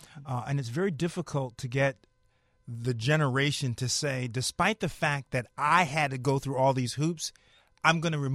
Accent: Connecticut, United States; I was lying in my grandfather's bed. I'm from Connecticut.

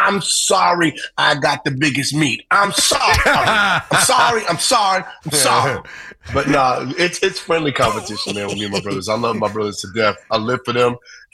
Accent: New York City, New York, United States; But I grew up in New York City, right?

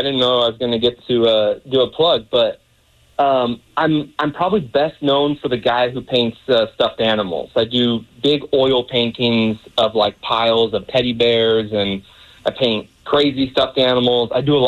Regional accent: Seattle, Washington, United States; No. I grew up in Seattle

